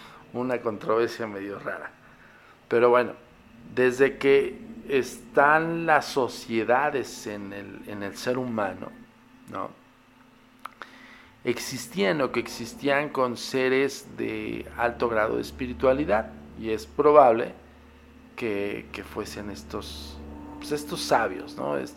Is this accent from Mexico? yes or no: yes; Mexico; en mi país, en México.